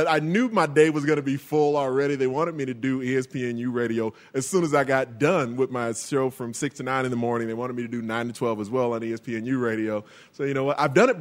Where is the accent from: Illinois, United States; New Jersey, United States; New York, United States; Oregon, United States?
Illinois, United States; Chicago; hey, Frank, I'm from Chicago, blah, blah, blah, you know, good to meet you, whatever.